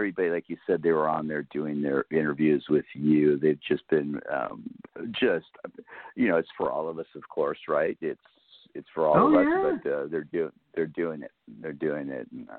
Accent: Riverdale, California, United States; the people from the little town of Riverdale where I grew up in the Central Valley.

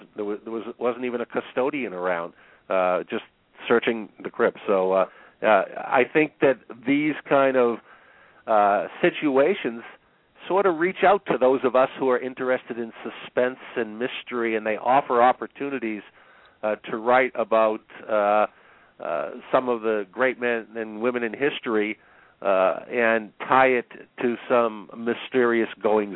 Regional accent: Massachusetts, United States; I grew up in Massachusetts, and I went back with my wife and my in-laws, who were not from there.

